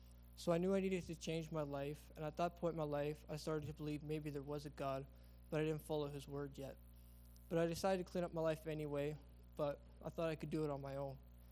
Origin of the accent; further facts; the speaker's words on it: Lethbridge, Alberta, Canada; I'm 21 years old. I'm from Lethbridge